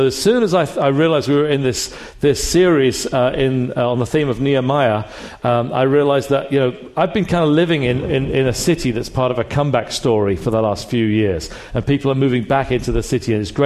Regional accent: England, United Kingdom; now in Detroit, United States; We're from the Detroit area. Obviously, originally I'm from England, but we've been in the Detroit area for 18 years.

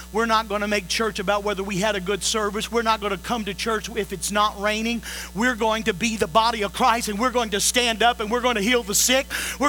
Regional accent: United States; I'll never forget the first time I saw oppression and injustice as an American.

